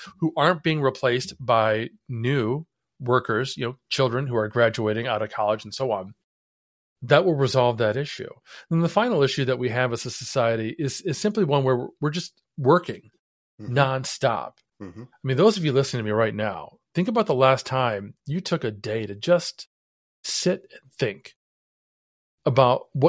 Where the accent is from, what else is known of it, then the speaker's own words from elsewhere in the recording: Ohio, United States; I grew up in Northern Ohio, very near to where Thomas Edison grew up.